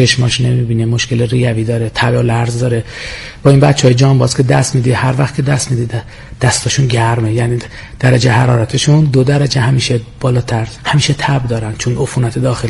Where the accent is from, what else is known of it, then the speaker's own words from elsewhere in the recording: Isfahan, Iran; اصالتاً اصفهانی هستم